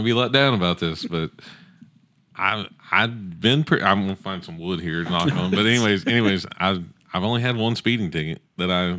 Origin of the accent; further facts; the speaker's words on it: Indiana, United States; I'm like, but I'm from Indiana.